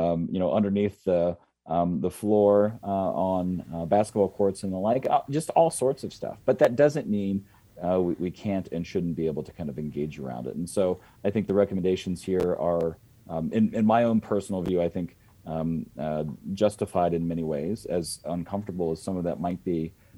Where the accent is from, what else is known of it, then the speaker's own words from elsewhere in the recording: Ohio, United States; I grew up, just in a personal way, I grew up in Ohio. I liked the Cleveland Indians.